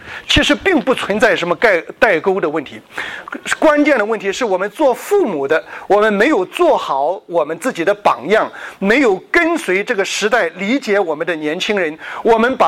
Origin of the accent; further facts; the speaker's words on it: Shandong, China; 因为我小的时候是在山东的非常贫穷的农村那个地方长大，